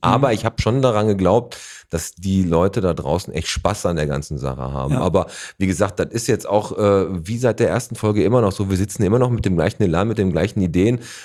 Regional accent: Bottrop, North Rhine-Westphalia, Germany; Also ich bin ja im Fuhlenbrock groß geworden

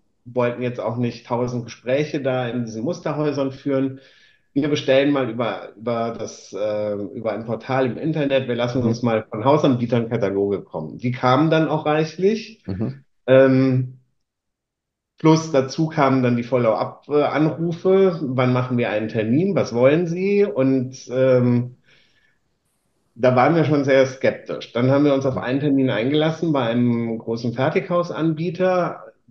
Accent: Saarland, Germany; Überlegung, ob wir schauen im Saarland einfach, wie es da ausschaut. Und auch jetzt dann im Nachbarort, wo ich aufgewachsen bin, haben wir das Grundstück dann gefunden.

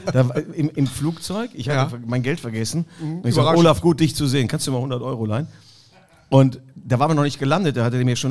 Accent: Neuss, North Rhine-Westphalia, Germany; also born or lived in Düsseldorf; ich bin ja hier in Düsseldorf geboren und dann in Neuss.

